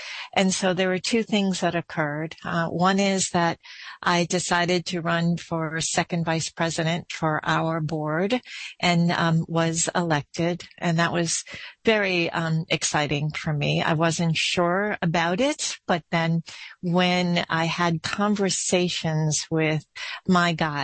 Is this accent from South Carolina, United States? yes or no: no; Sunnyvale, California, United States; Yeah, I am from Sunnyvale, California, and I am on the board for the California Council of the Blind.